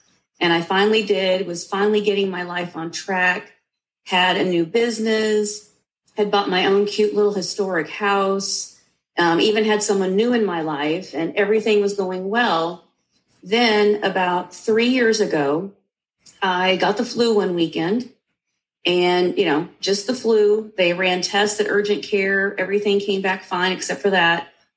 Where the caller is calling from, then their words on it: Waco, Texas, United States; I am in Waco, Texas.